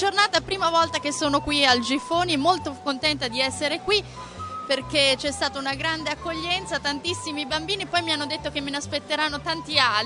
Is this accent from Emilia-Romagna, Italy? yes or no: yes; Riccione, Emilia-Romagna, Italy; io sono di Riccione e non ci sono piste sul ghiaccio